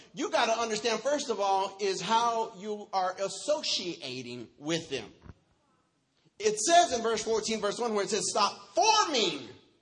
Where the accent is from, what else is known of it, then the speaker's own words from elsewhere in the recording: Texas, United States; See, I'm from Texas, y'all.